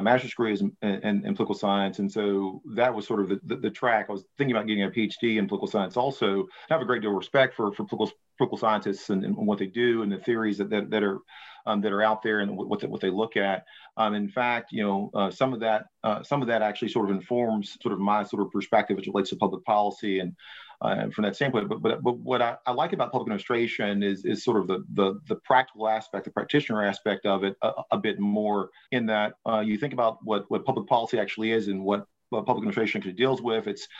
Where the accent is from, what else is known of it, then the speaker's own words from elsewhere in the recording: Stuttgart, Arkansas, United States; Okay, so I'm originally from Arkansas, Stuttgart, Arkansas, where I grew up.